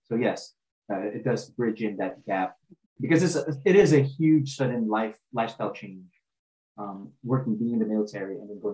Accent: Philippines; moved away as an adult; now in United States; So I grew up in the Philippines, moved to the US, by the age of 21, so that's back in 2011.

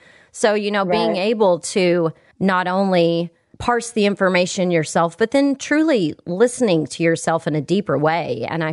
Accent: Texas, United States; now in California, United States; I mean, shit, I'm a Texan living in California

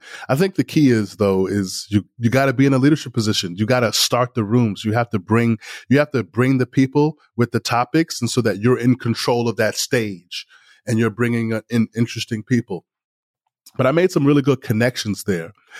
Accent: New York City, New York, United States; And I grew up in New York City, where the Dirty Dozens was played daily.

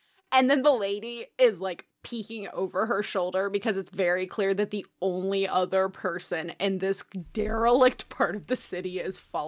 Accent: California, United States; If you've never been to Lafayette, Louisiana, especially if you are like I was from Southern California.

